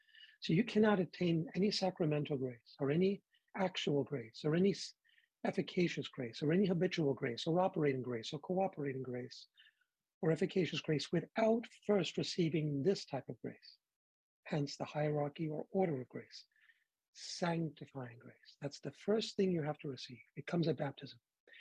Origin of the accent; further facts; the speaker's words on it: New York, United States; I grew up in New York and I didn't go to Catholic school.